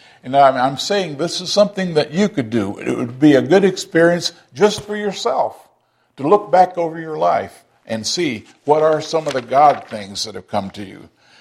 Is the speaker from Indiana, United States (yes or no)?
no; Keosauqua, Iowa, United States; born there; came up to where I was born in Keosauqua, Iowa, and the town where I had my first memories in Cantrell, Iowa, southeast Iowa.